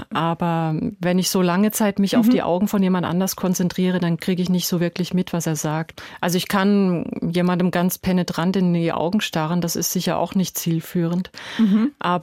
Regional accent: Odenwald, Germany; Ich komme aus der Odenwälder Gegend.

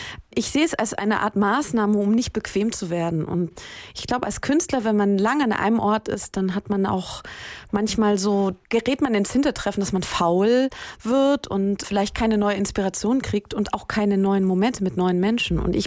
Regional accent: Wiesbaden, Hesse, Germany; now in Berlin, Germany; Ja, aus dem Hessenlande, und bin ich auch ganz stolz drauf, und ich kehre auch immer gerne wieder zurück.

